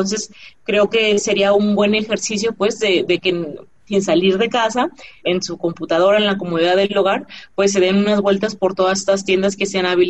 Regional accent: Guadalajara, Jalisco, Mexico; Vivo en Guadalajara, ¿eh? Todos me echan en Tlaquepaque, pero soy tapatía.

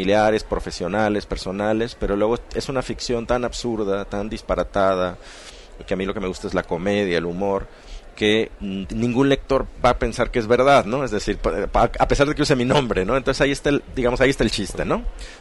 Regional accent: Lagos de Moreno, Jalisco, Mexico; also born or lived in Guadalajara / Xalapa / Barcelona; Yo crecí en Lagos de Moreno, pero también viví aquí, viví en Jalapa y en Barcelona.

